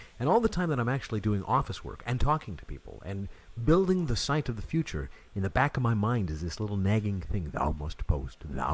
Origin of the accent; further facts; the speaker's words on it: Fargo, North Dakota, United States; When I was growing up in Fargo